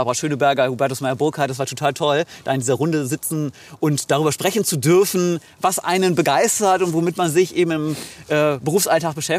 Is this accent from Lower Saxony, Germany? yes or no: yes; Oldenburg, Lower Saxony, Germany; Naja, als gebürtiger Oldenburger bin ich damit quasi kulinarisch aufgewachsen.